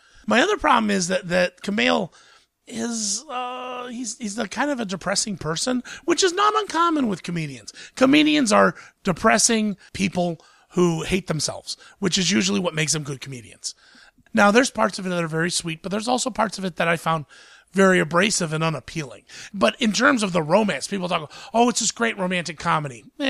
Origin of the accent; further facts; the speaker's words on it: Columbus, Ohio, United States; But by the time it opened in my hometown, Columbus, Ohio, it had kind of made its way through the main reviews.